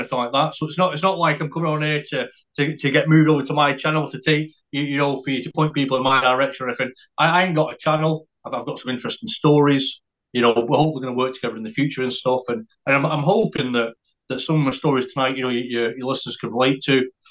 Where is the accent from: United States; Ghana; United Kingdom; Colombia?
United Kingdom; Largo Ward, Scotland; I grew up in a little village just outside St Andrews where they play golf. And it's called Largo Ward.